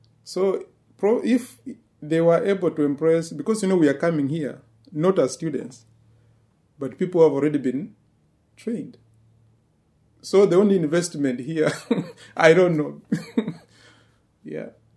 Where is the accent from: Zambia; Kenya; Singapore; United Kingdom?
Kenya; moved away as an adult; also born or lived in China; I left Kenya, went to China, did my medical course in Chinese. Then I come here as a Kenyan doctor.